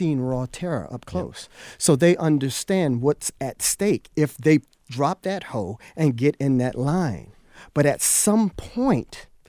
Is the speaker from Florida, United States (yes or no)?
yes; Miami, Florida, United States; that young man grew up in the area that I grew up in Miami, Florida. They call Miami Gardens now, but that was really the Carroll City side, and I grew up in the Opa-locka side.